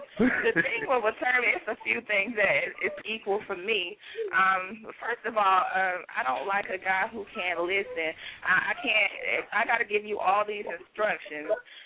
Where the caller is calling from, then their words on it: South Carolina, United States; I'm in South Carolina.